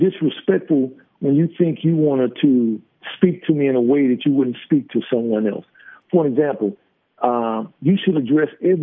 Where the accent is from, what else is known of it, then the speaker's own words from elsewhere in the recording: North Carolina, United States; standing outside a U.S. post office in my hometown of North Carolina